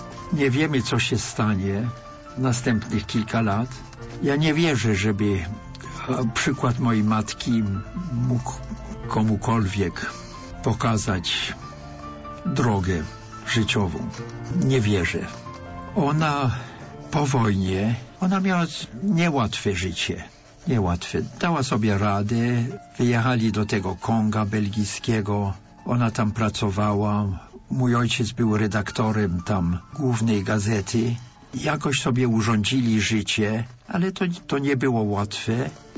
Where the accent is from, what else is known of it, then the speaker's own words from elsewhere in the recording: England, United Kingdom; Polish is a second language; wychowałem się w Anglii i mając lat 20 nie mówiłem ani słowa po polsku, bo nie wychowałem się w rodzinie polskiej.